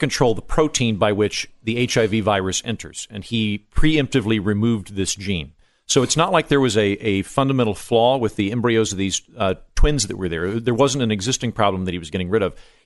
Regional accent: Oklahoma, United States; I'm from Oklahoma. Yeah, okay. The Left Behind series is foreign policy in Oklahoma.

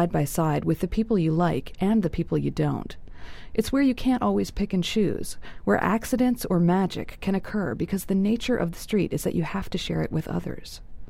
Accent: Philadelphia, Pennsylvania, United States; When the film Rocky came out, I was a sixth grader in Philadelphia, and I couldn't believe my eyes. My hometown on the big screen, it was so exciting.

